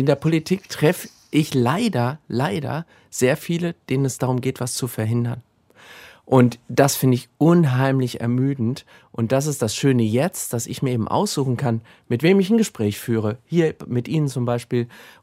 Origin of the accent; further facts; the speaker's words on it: Gelnhausen, Hesse, Germany; Ich bin gläubiger Christ und das habe ich mir stechen lassen, weil ich so eben meine Heimatstadt Gelnhausen und den lieben Gott sozusagen immer bei mir habe.